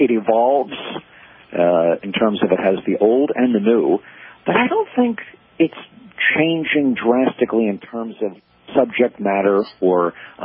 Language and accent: English; New York, United States; a kid growing up in New York, I used to listen to him on WABC.